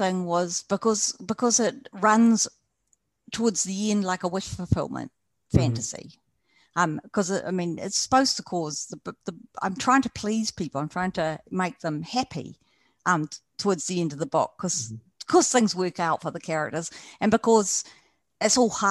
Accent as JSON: {"language": "English", "country": "New Zealand", "said": "I'm a New Zealander, and we're relatively COVID free."}